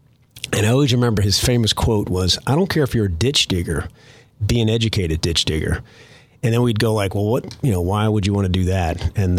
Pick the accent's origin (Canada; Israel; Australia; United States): United States; also born or lived in Morocco; My dad was stationed there in the Marine Corps, and then coming back to the States when I was about 1 year old or 1 year old. So I grew up being a military brat